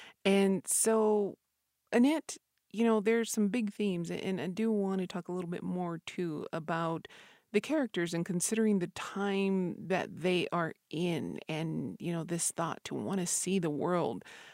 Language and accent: English; Isleta Pueblo, New Mexico, United States; from Isleta Pueblo.